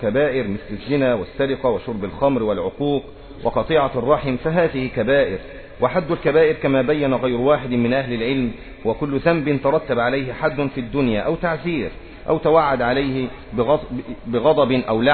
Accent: Egypt; ولما رجعت إلى قريتي في مصر وذهبت إلى القاهرة

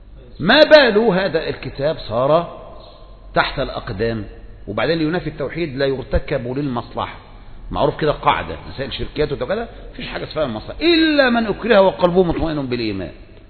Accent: Aden, Yemen; كما كان عندنا في اليمن في عدن شيوعيون وهاشميون

